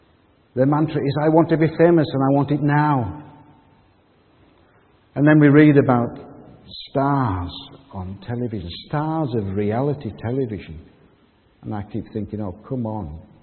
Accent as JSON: {"language": "English", "town": "Haddington", "region": "Scotland", "country": "United Kingdom", "tie": "born or raised there", "moved": "as an adult", "said": "I just miss the seaside because I was born in Haddington by the seaside. I lived there up until I was 21."}